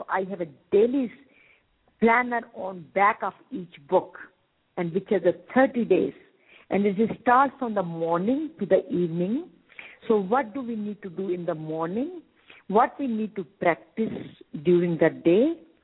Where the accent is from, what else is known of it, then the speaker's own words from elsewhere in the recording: India; moved away; when I came from India, then thank you was not a part of my vocabulary